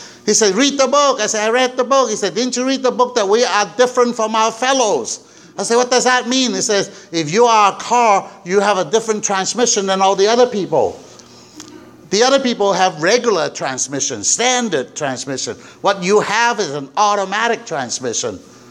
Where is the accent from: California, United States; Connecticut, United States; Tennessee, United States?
California, United States; I'm from SoCal, okay.